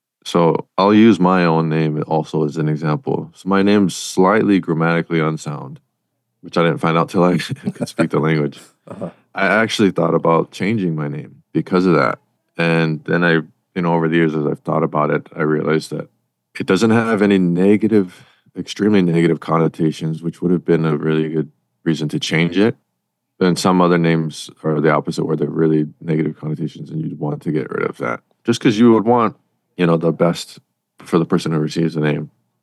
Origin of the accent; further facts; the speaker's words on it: Hawaii, United States; I'm just as much a work in progress as any Hawaiian out there.